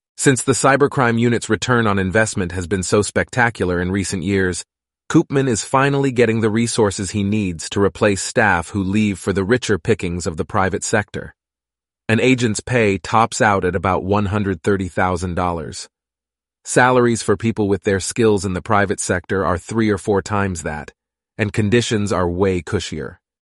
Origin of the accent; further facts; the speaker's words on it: Australia; Growing up in Australia, I don't remember people complaining much about their taxes.